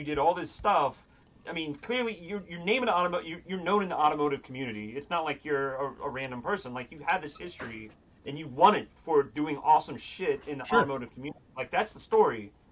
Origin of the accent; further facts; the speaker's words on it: Columbia, Maryland, United States; There was, when I grew up in Columbia, Maryland, there was this thing called the Valley